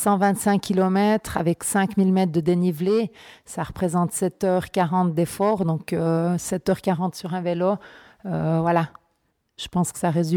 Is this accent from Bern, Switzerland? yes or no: no; Farvani, Fribourg, Switzerland; Alors, je viens de Farvani, c'est un petit village dans le canton de Fribourg. Mes parents, ben, ils sont suisses tous les deux, mais j'ai une maman suisse-allemande